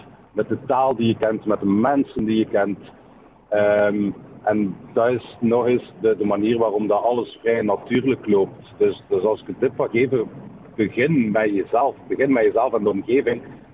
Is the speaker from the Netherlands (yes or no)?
no; Ghent, East Flanders, Belgium; Sowieso ben ik als echte Gentenaar, geboren en getogen.